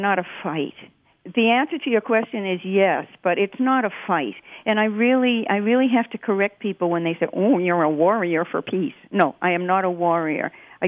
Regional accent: Saskatchewan, Canada; I was born in Saskatchewan, like a lot of Aboriginal people in Canada

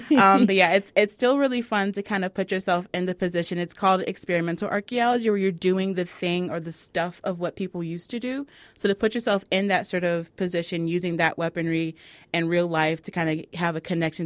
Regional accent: Chicago, Illinois, United States; I'm originally from Chicago, and I went to undergrad in Detroit and grad school in Baltimore.

